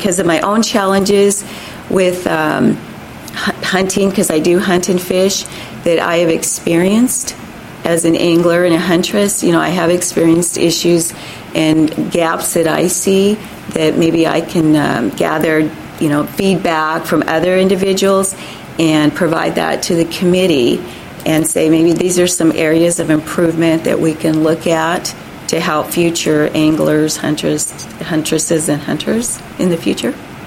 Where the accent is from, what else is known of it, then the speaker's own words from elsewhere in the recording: Idaho, United States; now in Olympia, United States; I grew up in Idaho, so I grew up in a fishing, hunting family and loved the outdoors.